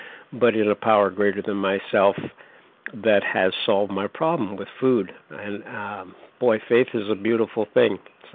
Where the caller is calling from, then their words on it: North Carolina, United States; recovered compulsive eater from North Carolina.